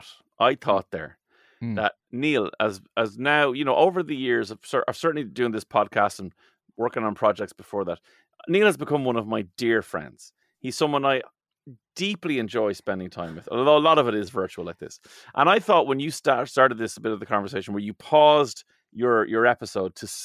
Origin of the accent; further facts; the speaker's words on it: Ireland; It means it's Ireland. We're Irish, like.